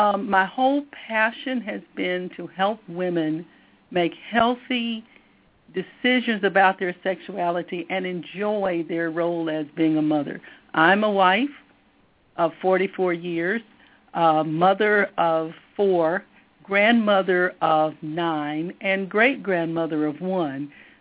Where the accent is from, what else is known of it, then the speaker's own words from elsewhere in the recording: Pine Bluff, Arkansas, United States; born there; I was born in Pine Bluff, Arkansas, to a father who was a Baptist minister